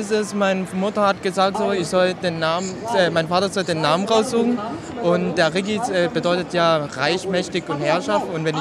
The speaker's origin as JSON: {"language": "German", "country": "Thailand", "tie": "born or raised there", "also_born_or_lived": "Germany", "said": "Ich bin in Deutschland geboren."}